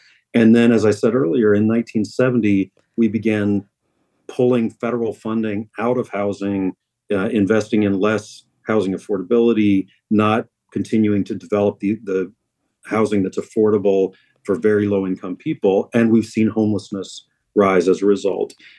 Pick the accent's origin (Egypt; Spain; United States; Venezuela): United States; Alabama; Now, I'm a product of the public school system just south of your border there in Tennessee. I grew up in Alabama.